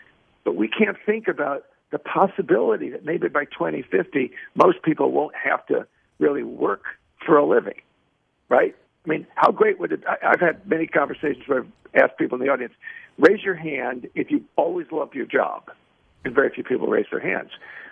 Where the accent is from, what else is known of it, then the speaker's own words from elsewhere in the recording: Chicago, Illinois, United States; I grew up in Chicago, so I rooted for the White Sox.